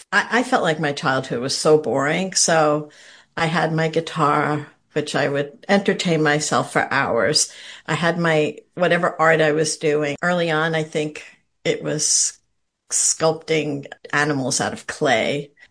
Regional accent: Brooklyn, New York, United States; also born or lived in Oklahoma; Did I tell you I was born in Oklahoma? My dad was in the Army and my mom was there too. It would have been hard for me to be there without her. I was only there for 4 months and then we drove back to Brooklyn

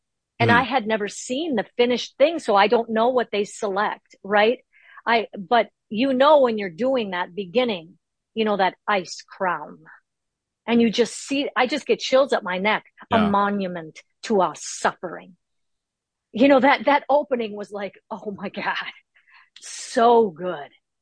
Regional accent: Minnesota, United States; because I'm from Minnesota.

